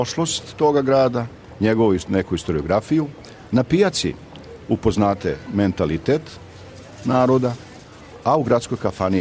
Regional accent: Vojvodina, Serbia; also born or lived in Fruška Gora; kod nas u Sremu i po, čak po izgledu možete prepoznati dve nekako, dva Sremca

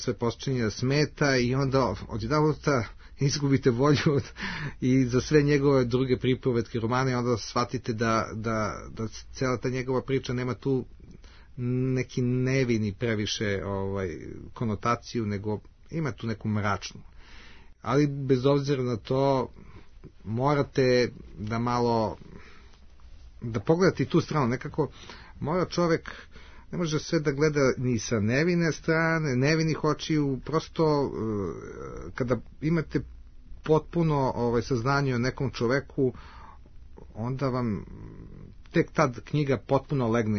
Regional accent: Belgrade, Serbia; za mene kao dete koje je rođeno u Beogradu i koje je živio u Beogradu

